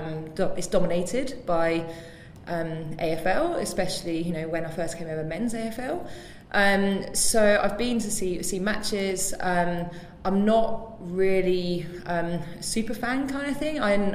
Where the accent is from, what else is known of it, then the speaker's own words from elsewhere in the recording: England, United Kingdom; when I was growing up in England, it was very much these are boys' sports and these are girls' sports